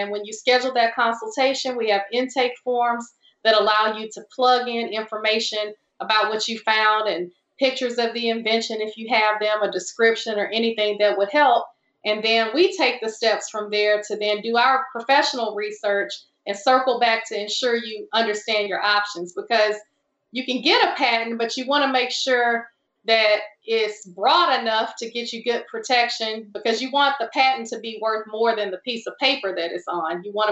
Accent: Houston, Texas, United States; And so I grew up in Houston, like I said, being able to do a lot of projects around my family members that were engineers.

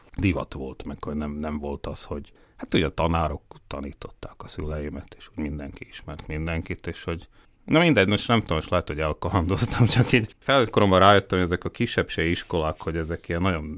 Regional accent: Bratislava, Bratislava Region, Slovakia; 7 éves voltam, amikor itt változott a rendszer. 90-es évek az érdekes volt Pozsonyban, mert tulajdonképpen ilyen burokban nőttem föl, hogy egyrészt minden oldalról magyar családban, meg háztartásban, meg egy magyar iskolában a Duna utcán

